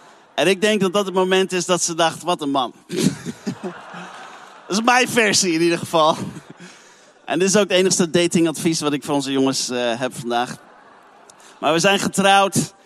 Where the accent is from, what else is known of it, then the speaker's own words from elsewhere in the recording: Netherlands; Ik kom uit Nederland, maar woon in het buitenland.